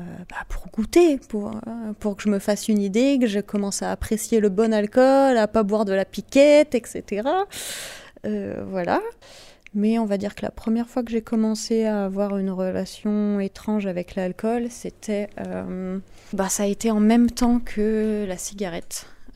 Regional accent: Auvergne-Rhône-Alpes, France; j'ai 23 ans, j'ai grandi dans l'Ain. Actuellement j'habite avec mon conjoint depuis un an et demi.

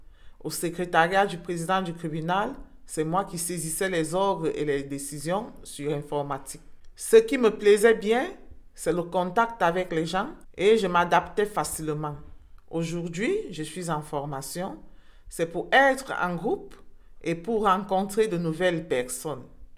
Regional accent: Cameroon; moved away as an adult; Je suis camerounaise, âgée de 46 ans, mère de deux enfants.

